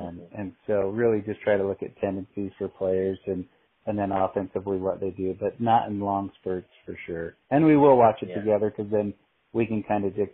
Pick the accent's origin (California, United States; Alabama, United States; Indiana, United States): Alabama, United States; Enterprise; I grew up in Enterprise, right.